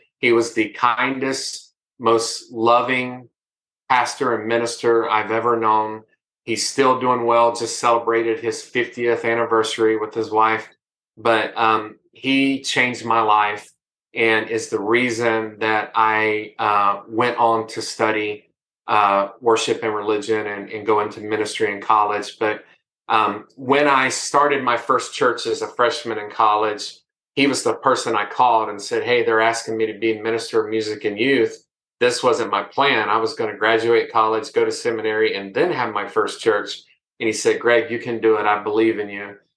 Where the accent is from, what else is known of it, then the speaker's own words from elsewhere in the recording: United States; it does talk about the realities of being an American living in America during 2020